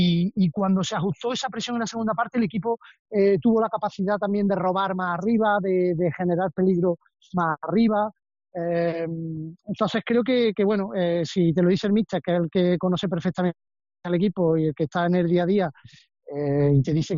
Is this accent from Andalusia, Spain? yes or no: yes; Córdoba, Andalusia, Spain; also born or lived in Albacete; me encanta Córdoba, soy cordobés y mi ciudad me encanta, pero sinceramente también te digo que el tiempo que estuve viviendo allí en Albacete fueron 3 años muy, muy bonitos